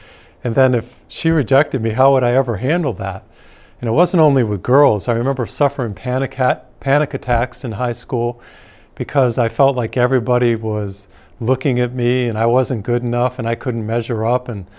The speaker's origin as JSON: {"language": "English", "region": "Massachusetts", "country": "United States", "tie": "born or raised there", "said": "white middle class neighborhood growing up in Massachusetts."}